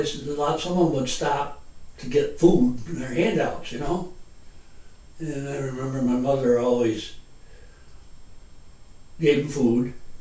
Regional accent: New York, United States; the traffic, you know, became a main east-west artery here in New York.

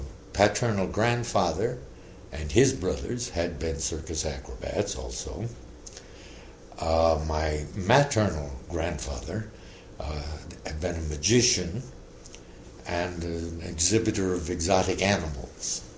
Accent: Muncie, Indiana, United States; born there; I was born in Muncie, Indiana.

